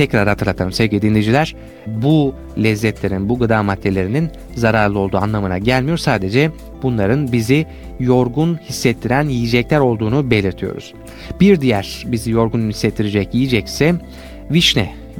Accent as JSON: {"language": "Turkish", "region": "Konya", "country": "Turkey", "said": "Ama ben mesela Konyalıyım ve Konya'da makarnayı bile, pilavı bile ekmekle yiyen vatandaşlarımız var."}